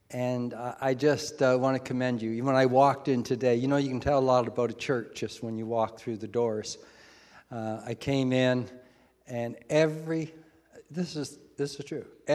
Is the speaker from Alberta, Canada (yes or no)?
no; Hamilton, Ontario, Canada; I remember as a boy, because I grew up in Hamilton